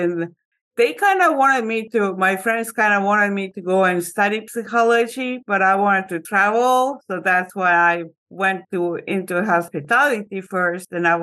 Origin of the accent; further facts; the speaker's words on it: Estonia; English is a second language; now in United States; I grew up in the Soviet Union when I was born. So when I was born, Estonia was still part of the Soviet Union.